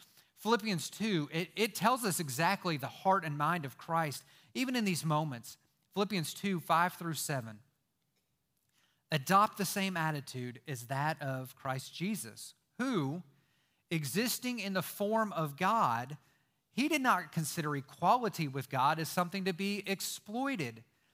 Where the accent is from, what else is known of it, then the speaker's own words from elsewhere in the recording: Las Vegas, Nevada, United States; I'm from Las Vegas. So I have to tell people, especially when I'm flying back south, I'm not a gambler